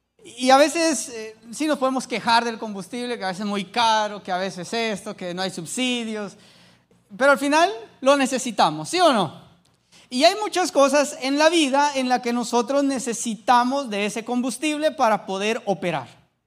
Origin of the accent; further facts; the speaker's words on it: Guatemala; now in Tegucigalpa, Honduras; Yo soy de Guatemala, mi esposa pues es hondureña.